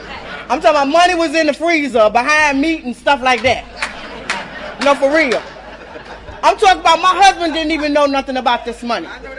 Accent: Norfolk, Virginia, United States; I'm from Norfolk, Virginia, and ain't nothing wrong with it.

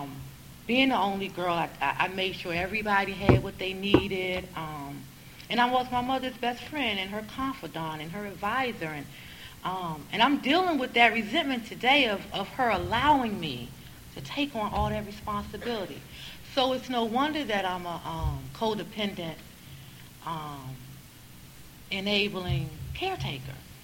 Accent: North Carolina, United States; also born or lived in Washington, United States; And I was born in Washington, D.C. And my father got this job in North Carolina as a local sportscaster. So we moved to North Carolina when I was about two.

